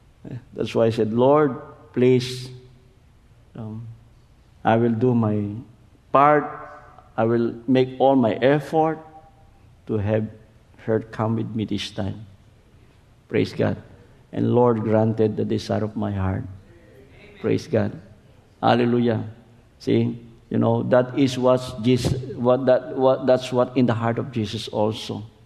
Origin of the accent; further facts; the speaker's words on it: Philippines; as a Filipino, as in the third world country, it's really a miracle.